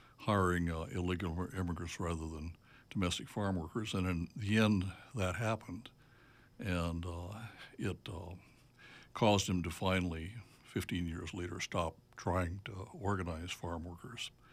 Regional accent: Wisconsin, United States; Well, I joined the Border Patrol from the upper Midwest. I was born and raised in Wisconsin.

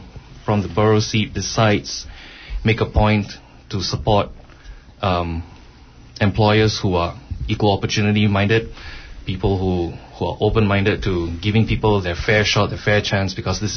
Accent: Singapore; because I grew up in Singapore, which is a multicultural society.

